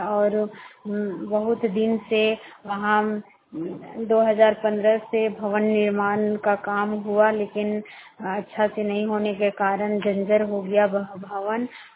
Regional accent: Barkagaon, Jharkhand, India; बड़कागांव की रहने वाली हूँ। बड़कागांव प्रखंड हजारीबाग जिला की हूँ।

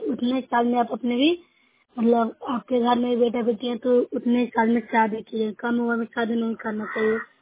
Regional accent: Bihar, India; मैं नूसा ब्लॉक से हूँ, जिला नालंदा की निवासी हूँ।

